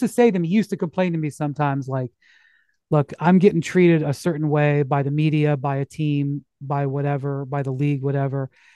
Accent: Akron, Ohio, United States; And I mean, I'm from Akron.

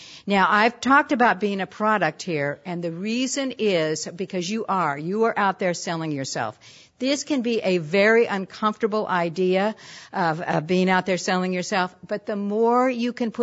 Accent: San Leandro, California, United States; I grew up in San Leandro, right across the bay over there

